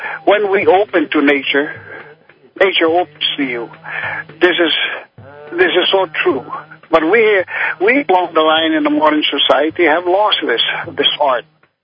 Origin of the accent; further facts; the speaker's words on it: Hawaii, United States; I grew up on the Big Island of Hawaii, where like all people of spirituality, grow up learning the basics of all things with nature.